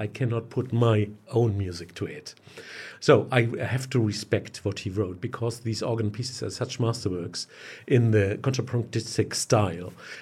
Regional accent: Hamburg, Germany; Even when I'm from Hamburg, I discovered him very late in his music.

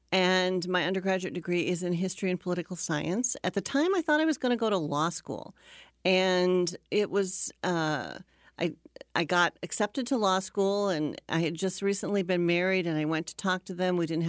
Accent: Waterloo, Iowa, United States; I grew up in Waterloo.

